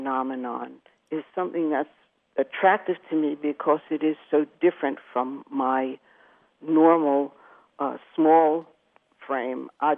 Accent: New York, United States; also born or lived in Memphis, Tennessee / Paris, France; I grew up in New York, though born in Memphis, Tennessee, and we had, of course, the Hudson River, the East River.

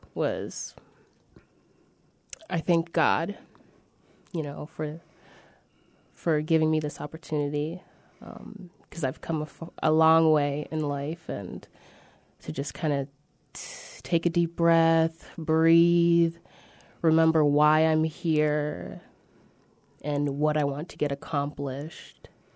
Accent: Juba, Central Equatoria, South Sudan; moved away; also born or lived in Egypt; So my family's from South Sudan. I was born in Juba, Juba, South Sudan.

